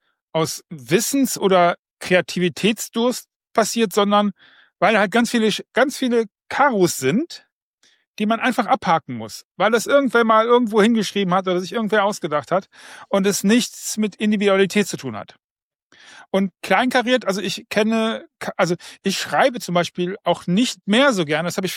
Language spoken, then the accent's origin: German; Rhineland, Germany; ich komme ja aus dem Rheinland